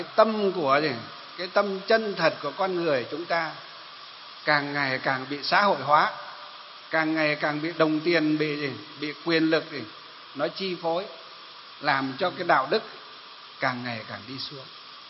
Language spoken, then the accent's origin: Vietnamese; Lương Sơn, Hòa Bình, Vietnam; khi tôi còn bé bé, ở quê hương của tôi ở trong Lương Sơn Hòa Bình ấy, dọc cái đường Hồ Chí Minh ấy